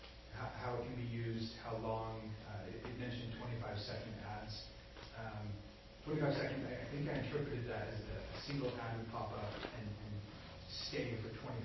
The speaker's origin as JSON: {"language": "English", "town": "St. George", "region": "Utah", "country": "United States", "tie": "born or raised there", "said": "I'm from St. George, born and raised here, been in the sign industry for 20 years."}